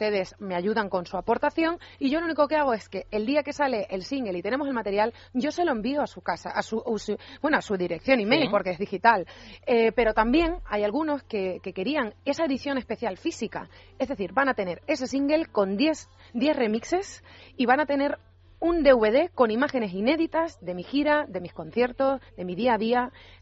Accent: Valencia de Alcántara, Extremadura, Spain; Cuando era pequeña estuve participando en obras en el pueblo, bueno, allí en mi pueblo había poco, en Valencia de Alcántara

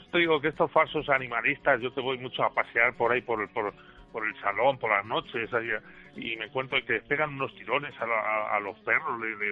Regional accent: Segovia, Castile and León, Spain; yo soy de Segovia, pero mi abuela, la madre de mi padre, era de Sepúlveda.

